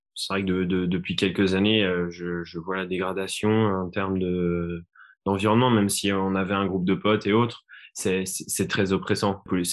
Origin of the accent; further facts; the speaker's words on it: Thonon-les-Bains, Auvergne-Rhône-Alpes, France; Alors moi je viens de Haute-Savoie, donc je suis né à Thonon-les-Bains, au bord du lac Léman, et entre lac et montagne.